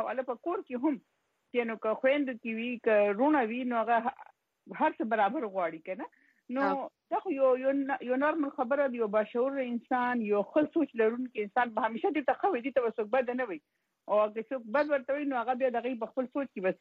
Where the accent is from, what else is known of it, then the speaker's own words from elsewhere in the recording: Khyber Pakhtunkhwa, Pakistan; now in Karachi, Pakistan; مسافر يم د کراچۍ نه دا پیغام در لګم زه ما تعلق د شمالي وزیرستان شوه سره دی